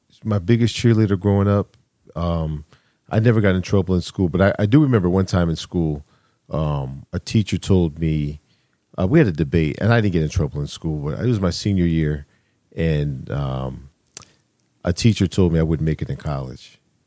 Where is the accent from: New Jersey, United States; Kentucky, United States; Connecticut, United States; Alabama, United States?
Connecticut, United States; Hamden; I grew up in Hamden, K through 12, Hamden Public Schools, and from the mean streets of Wintergreen, you know, to college at Morris Brown College.